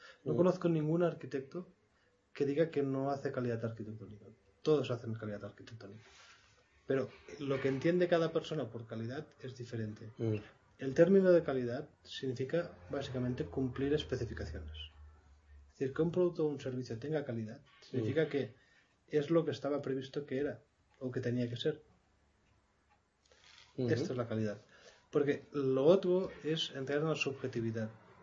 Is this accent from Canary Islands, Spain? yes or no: no; Tremp, Catalonia, Spain; No, yo soy de los Pirineos de Lérida